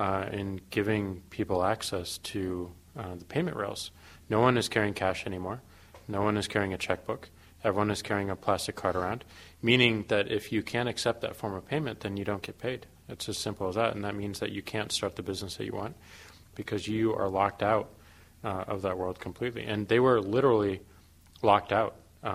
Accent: St. Louis, Missouri, United States; I'm from St. Louis

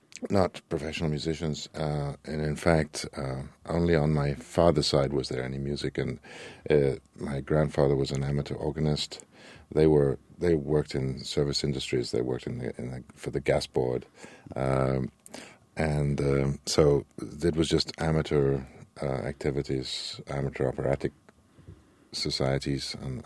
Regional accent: Wolverhampton, West Midlands, United Kingdom; also born or lived in Hereford; I was born in England, in Wolverhampton, which is in the Midlands, very close to Birmingham. And I went to school. I moved around in England quite a bit because my parents were moving and job positions

